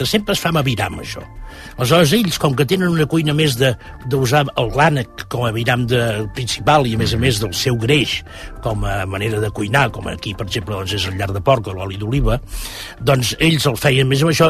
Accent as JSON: {"language": "Catalan", "region": "Catalonia", "country": "Spain", "said": "I com a catalans tenim un referent, diguem-ne, més enllà dels Pirineus, que és Occitània"}